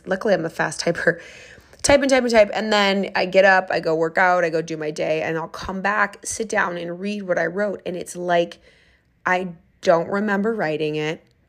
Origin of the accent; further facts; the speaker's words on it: Minneapolis, Minnesota, United States; born there; I was born in Minneapolis, Minnesota